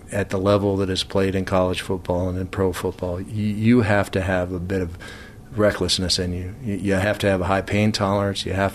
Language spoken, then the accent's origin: English; Minneapolis, Minnesota, United States; I started playing football when I was 10 years old. I grew up back in Minneapolis, Minnesota.